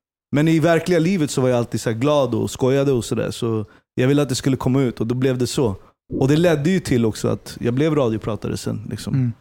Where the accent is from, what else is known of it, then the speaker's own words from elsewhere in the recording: Stockholm, Stockholm County, Sweden; Det jag är uppväxt i Hässelby gård fram tills att jag var 13 år gammal. Och sen så flyttade vi till stan. Jag blev en innerstadsunge. Jag är från båda sidor av staketet.